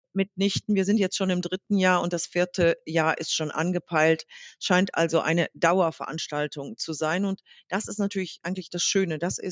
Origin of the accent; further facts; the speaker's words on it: Rhineland, Germany; Wir kommen ja hier aus dem Rheinland, sind also Karnevalisten durch und durch.